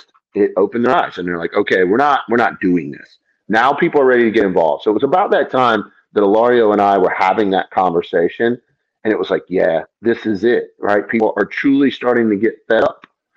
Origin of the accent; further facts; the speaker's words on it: North Carolina, United States; I grew up in North Carolina. I grew up over on the other side of New Bern in Pamlico County. One of the most rural counties in this state.